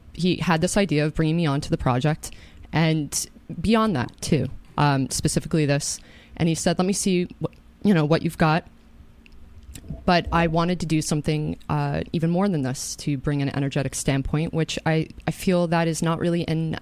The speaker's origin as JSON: {"language": "English", "town": "Katonah", "region": "New York", "country": "United States", "tie": "born or raised there", "said": "I grew up in Katona."}